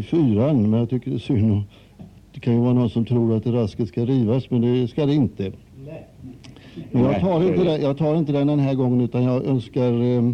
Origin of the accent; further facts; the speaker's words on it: Grebbestad, Västra Götaland County, Sweden; born there; Ja, jag är född här i Grebbestad.